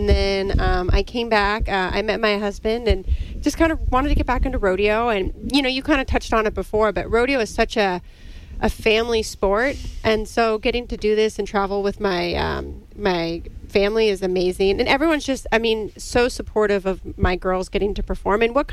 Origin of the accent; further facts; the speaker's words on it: California, United States; just realize it's because I'm from California.